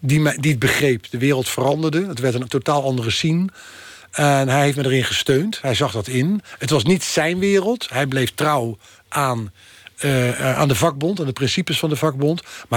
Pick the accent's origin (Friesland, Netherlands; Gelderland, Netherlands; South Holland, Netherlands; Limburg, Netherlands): South Holland, Netherlands; The Hague; mijn hart zit wel als Hagenees en vanuit mijn familie verweven bij de club.